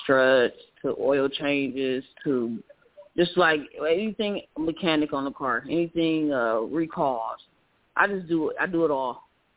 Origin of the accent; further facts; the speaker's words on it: Cleveland, Ohio, United States; Cleveland, Ohio. Born and raised Cleveland, Ohio.